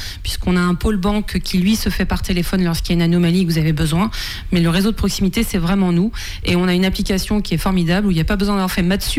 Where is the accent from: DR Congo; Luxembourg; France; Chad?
France; Saint-Hilaire-de-Chaléons, Pays de la Loire; je ne suis pas vendéenne, je viens du 44, j'ai grandi à Saint-Hilaire de Chaléon